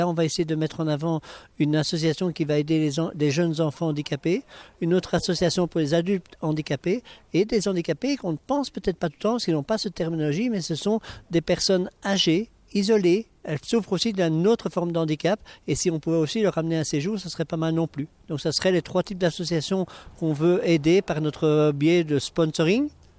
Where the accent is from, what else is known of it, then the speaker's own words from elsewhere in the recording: Belgium; avec mon accent, vous avez reconnu que je viens un peu de Belgique.